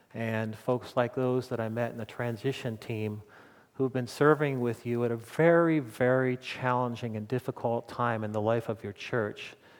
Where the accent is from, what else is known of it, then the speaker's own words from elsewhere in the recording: New Jersey, United States; I was born and raised on the New Jersey shore, and I currently live in the town in which I grew up.